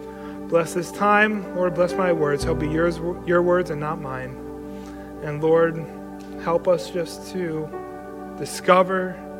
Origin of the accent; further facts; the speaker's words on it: Connecticut, United States; moved away as an adult; I'm not from around here. I might not be recognized by most of you guys. I'm from Connecticut originally. Moved down here about 2 years ago to be a pastor